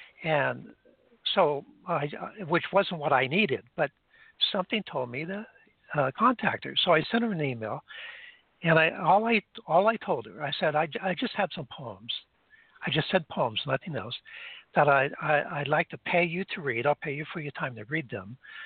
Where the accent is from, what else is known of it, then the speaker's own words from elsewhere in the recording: Greece; When I was growing up in Greece, everybody called me by my middle name